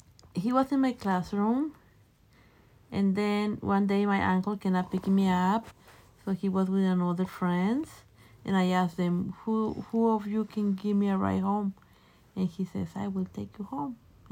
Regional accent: Apatzingán, Michoacán, Mexico; born there; English is a second language; Okay. I was born in Mexico in 1970.

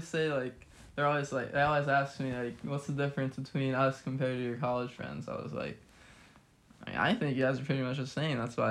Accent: Indiana, United States; We're both from Indiana.

